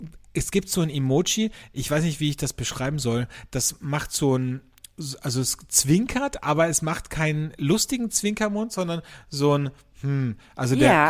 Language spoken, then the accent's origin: German; Carinthia, Austria; bei mir in meiner Heimat in Kärnten